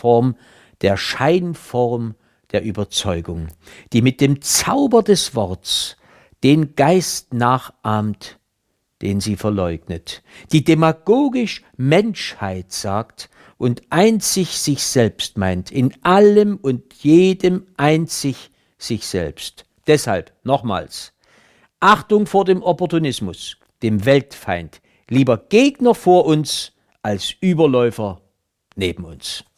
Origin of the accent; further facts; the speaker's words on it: Saxony, Germany; accent: Saxon; Und wenn wir hier in Sachsen nicht unseren Dialekt, unsere Sprache sprechen dürfen